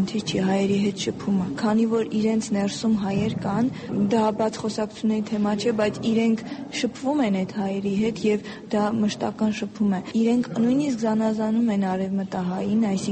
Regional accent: Armenia; Ես հատուկ շեշտադրումով էի ասում, որ ես Հայաստանից եմ

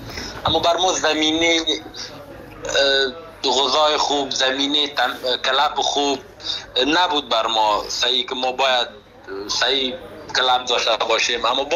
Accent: Afghanistan; چون خودم از افغانستان آمدم

